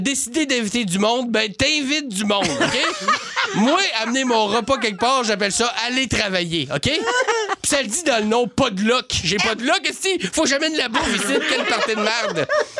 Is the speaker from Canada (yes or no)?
yes; Quebec, Canada; je viens du Saguenay.